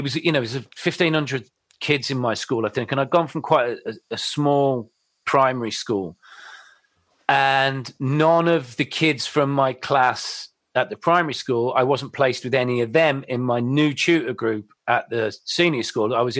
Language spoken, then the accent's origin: English; West Midlands, United Kingdom; I'm from the Midlands, so there's that incredible sense of pride that seemingly the biggest, you know, pop and rock band as opposed to a metal band in the UK were from our neighbourhood